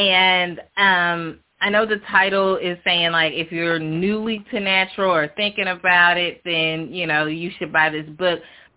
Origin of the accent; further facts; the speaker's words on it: Murfreesboro, Tennessee, United States; Okay, I am from Murfreesboro, Tennessee, and I am a licensed cosmetologist with a specialty in natural hair.